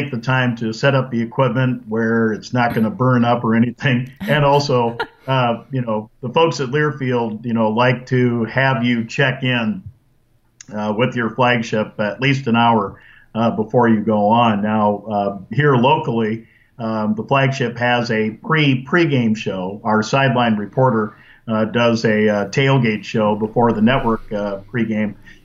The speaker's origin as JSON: {"language": "English", "town": "Yankton", "region": "South Dakota", "country": "United States", "tie": "born or raised there", "said": "You know, growing up in Yankton, South Dakota, always very comfortable with my surroundings."}